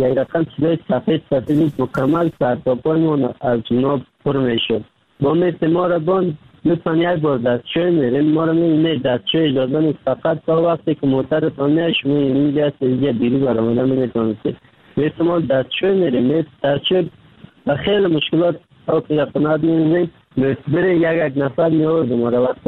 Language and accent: Persian; Kabul, Afghanistan; moved away; also born or lived in Pakistan; آمدم از کابل آمدم مرا نیمروز آورد.